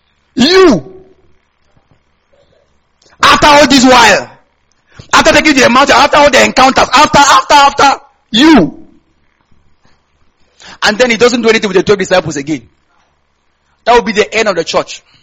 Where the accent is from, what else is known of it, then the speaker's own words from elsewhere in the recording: Kaduna State, Nigeria; So I should be minding because I'm from Kaduna State.